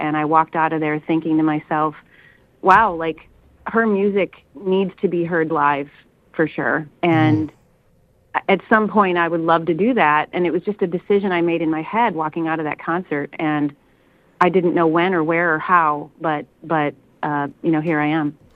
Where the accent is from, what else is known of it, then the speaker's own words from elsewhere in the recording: Arlington Heights, Illinois, United States; You know, I grew up in a northwest suburb of Chicago called Arlington Heights, Illinois.